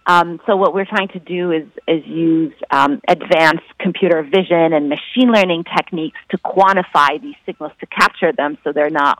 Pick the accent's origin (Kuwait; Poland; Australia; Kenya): Kuwait; English is a second language; also born or lived in Cairo, Egypt / United Arab Emirates / United Kingdom; now in United States; So I was born in Cairo and grew up around the Middle East. So I was in Kuwait until the first Iraqi Kuwait Gulf War in 1990, and then my parents moved to the United Arab Emirates, and then I ended up in the UK for my PhD before coming to the United States.